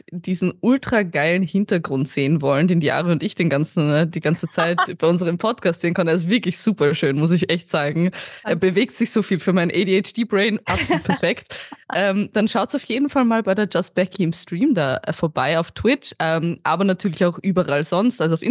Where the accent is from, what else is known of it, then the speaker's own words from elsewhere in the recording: Austria; es ist schon mega, vor allem auch als Österreicherin da nominiert zu sein.